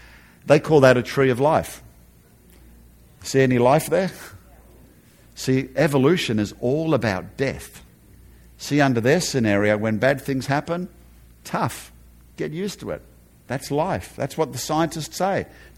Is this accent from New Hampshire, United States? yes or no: no; Atlanta, Georgia, United States; Now, I'm from Atlanta, right? The heartland of the Southern Baptists, the largest denomination in the United States.